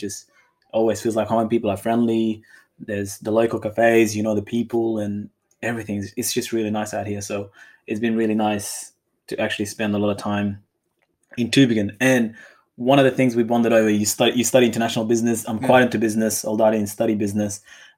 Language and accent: English; Perth, Western Australia, Australia; some of my friends that I grew up with in Perth